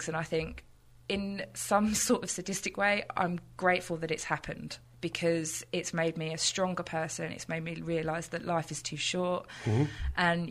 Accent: South East England, United Kingdom; I am not an Essex girl. I am from Sussex.

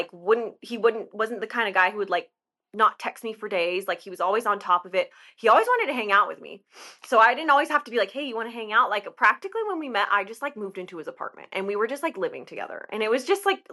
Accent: Las Vegas, Nevada, United States; Me and my sister are born and raised in Vegas.

